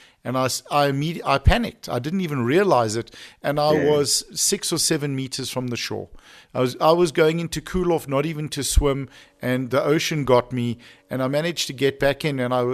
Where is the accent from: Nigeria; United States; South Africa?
South Africa; Cape Town, Western Cape; And I grew up in the sea. I grew up on Camps Bay and Buckhaven and on Clifton and on North Beach